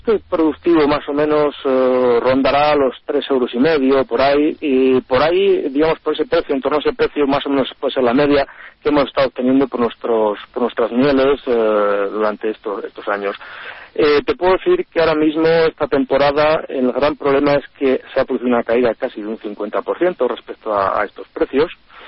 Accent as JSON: {"language": "Spanish", "country": "Spain", "said": "para nosotros, como productores españoles, es contraproducente"}